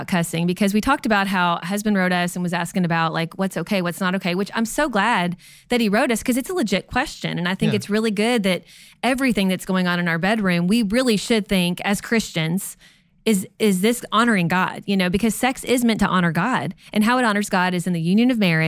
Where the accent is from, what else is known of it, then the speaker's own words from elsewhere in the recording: Kentucky, United States; And some of you may say, we're from Kentucky originally. We say cussing.